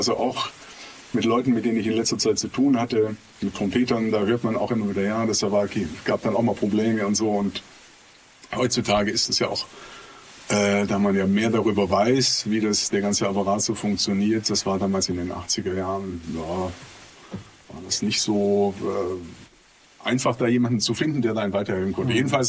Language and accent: German; Ulm, Baden-Württemberg, Germany; Und ich komme ja aus Ulm, das ist so relativ provinziell